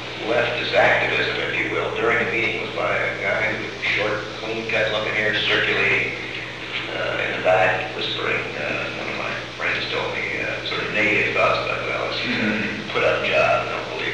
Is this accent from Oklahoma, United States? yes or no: no; San Diego, California, United States; one of which is San Diego, which is my hometown